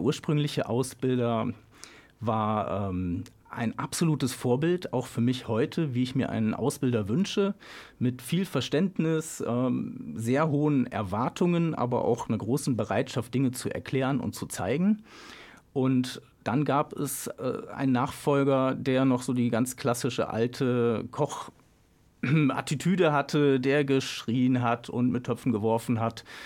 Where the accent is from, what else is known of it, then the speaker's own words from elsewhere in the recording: Bonn, North Rhine-Westphalia, Germany; Ja, Bonn ist meine Heimat, so wie Sie es sagen, dort geboren, auf der einen Rheinseite aufgewachsen, dann den großen Umzug auf die andere Rheinseite geschafft, in die erste eigene Wohnung damals mit 21 Jahren. Und seitdem lebe ich da heute im Stadtteil Bonn-Kastell